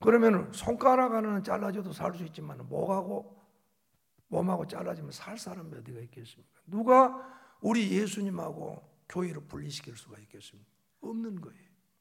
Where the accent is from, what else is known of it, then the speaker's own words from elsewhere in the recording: Wando, South Jeolla, South Korea; 저 완도, 그때는 섬이었어. 배 타고 와야만 해남을 옵니다.